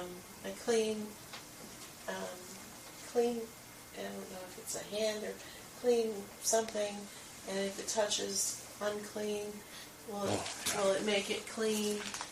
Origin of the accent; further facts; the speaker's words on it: Colorado, United States; We're from Colorado.